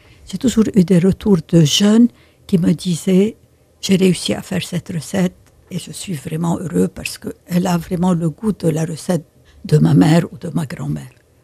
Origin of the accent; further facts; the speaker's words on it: Lebanon; moved away as an adult; now in France; je suis partie du Liban avec mes enfants, mon mari, de manière assez rapide et brutale.